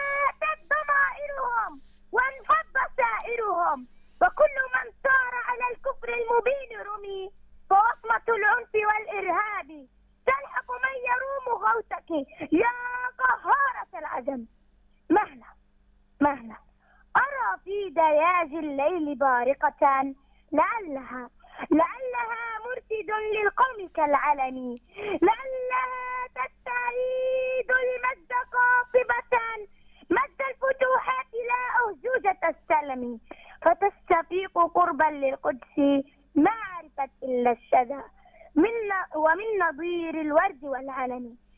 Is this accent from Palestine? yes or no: yes; Palestine; أنا بنت فلسطين وإليها أنتمي،